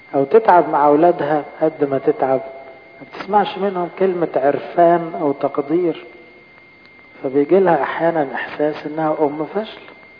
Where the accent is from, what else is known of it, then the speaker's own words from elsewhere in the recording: Egypt; أنا قبطية أرثوذكسية، انتماء. أنا مصرية.